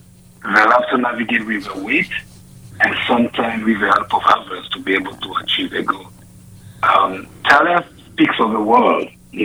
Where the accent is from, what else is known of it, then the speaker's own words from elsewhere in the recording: Côte d’Ivoire; first language French; English is a second language; I'm from Ivory Coast. It's called Côte d'Ivoire, and the main language there is French. So I grew up speaking French as my mother tongue, if I can call it like that. And Ivory Coast in West Africa.